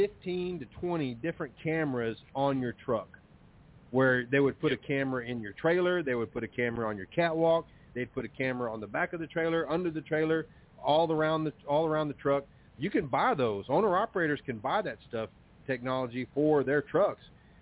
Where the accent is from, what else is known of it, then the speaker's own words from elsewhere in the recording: Missouri, United States; I'm from Missouri. You got to show me.